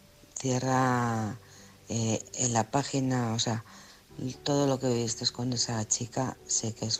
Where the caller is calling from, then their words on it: Alcorcón, Community of Madrid, Spain; de Alcorcón.